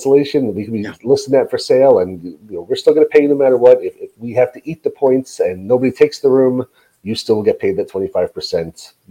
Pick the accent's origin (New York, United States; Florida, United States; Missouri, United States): New York, United States; one of the cons on that one is I'm from New York